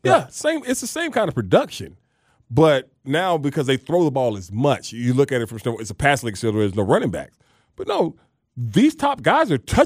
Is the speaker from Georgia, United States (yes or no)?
yes; Fort Valley, Georgia, United States; I'm from Fort Valley. All right?